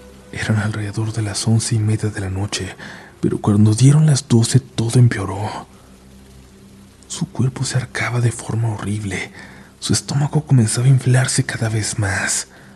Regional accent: Colombia; now in Bogotá, Colombia; tengo 30 años. Soy de Colombia. Nací en una ciudad pequeña, pero desde hace 13 años vivo en Bogotá.

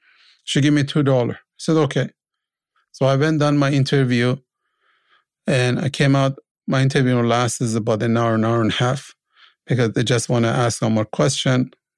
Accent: Iran; English is a second language; moved away as an adult; now in Canada; I said, oh, great, because I was a mechanic from Iran, and I thought he found me a job in a mechanic shop.

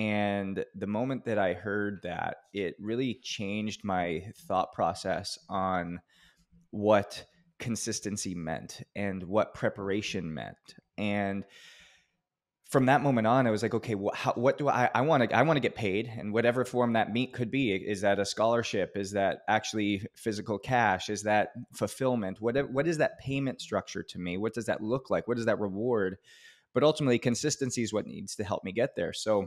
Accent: Canada; And I was born and raised in Canada, and I grew up playing hockey just like every other kid

